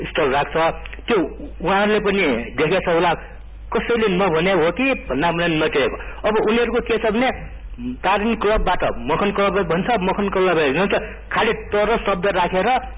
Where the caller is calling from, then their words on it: Kathmandu, Bagmati, Nepal; काठमाडौँ महानगरपालिका वडा नम्बर 11 बोल्दैछु